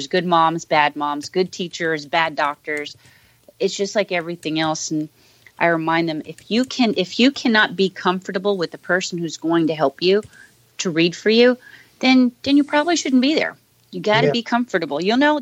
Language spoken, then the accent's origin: English; Nashville, Tennessee, United States; because I am from Nashville, still from Nashville, so it was very, very taboo. I'm 8 generations in it, so it's all I know.